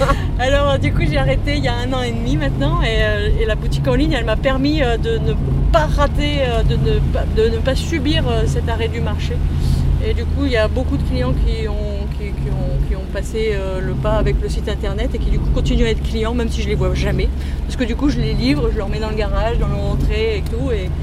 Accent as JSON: {"language": "French", "region": "Hauts-de-France", "country": "France", "moved": "as an adult", "said": "je venais du Nord et je suis arrivée à Saint-Martin."}